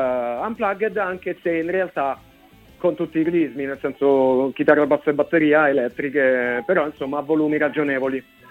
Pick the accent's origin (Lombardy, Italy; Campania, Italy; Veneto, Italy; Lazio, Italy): Lazio, Italy; Rome; moved away as an adult; now in Carbonia, Italy; Io sono nato e cresciuto a Roma, come ovviamente si sente e la mia storia racconta, però poi durante la pandemia mi sono trasferito in Sardegna, perché mia moglie è sarda.